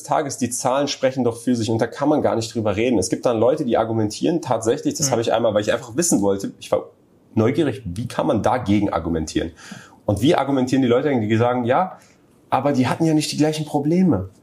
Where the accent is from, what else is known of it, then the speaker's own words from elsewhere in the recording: United States; dann muss man sich einfach als Amerikaner, weil wir wählen sowieso nicht, die Frage stellen